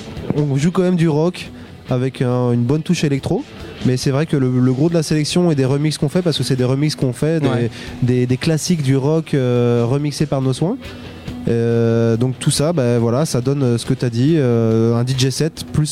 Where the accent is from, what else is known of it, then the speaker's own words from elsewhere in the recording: Nantes, Pays de la Loire, France; Donc on vient de Nantes.